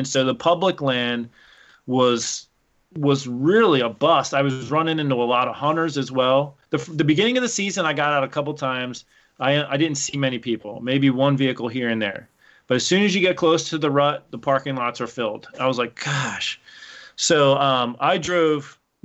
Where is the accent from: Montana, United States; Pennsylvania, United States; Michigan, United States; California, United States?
Pennsylvania, United States; So I came from Pennsylvania. Literally out my back door was 13,000 acres of public hunting ground. I could walk out my back door and walk for miles, miles and miles and miles through the forest, and it's all public.